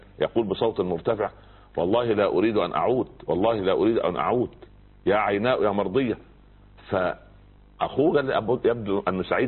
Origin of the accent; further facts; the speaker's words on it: Upper Egypt, Egypt; يقول عندنا في الصعيد على القدر بورما